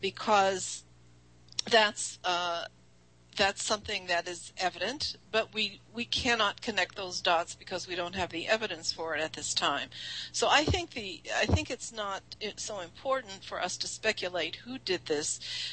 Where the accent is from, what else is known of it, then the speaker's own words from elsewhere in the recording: Midwest, United States; I grew up in the Midwest, where almost everybody had a gun when I grew up, but people also used to hunt.